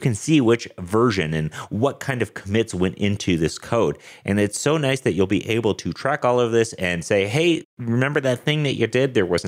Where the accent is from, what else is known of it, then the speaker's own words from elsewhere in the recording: Denver, Colorado, United States; I am a developer from Denver, Colorado